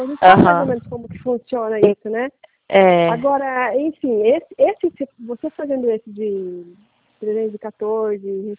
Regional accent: Araraquara, São Paulo, Brazil; Eu sou de Araraquara.

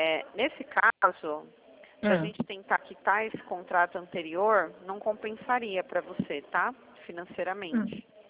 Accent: São Paulo, Brazil; Eu sou de São Paulo.

